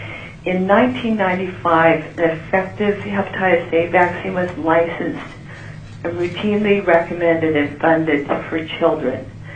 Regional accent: Eagle River, Alaska, United States; I am a pediatrician from Eagle River, Alaska.

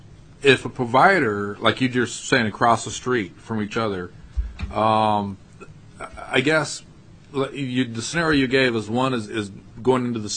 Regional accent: Alaska, United States; You know, I grew up in Alaska, and Alaska is a big state, and we're different than any other state in the union, and I'm proud of that.

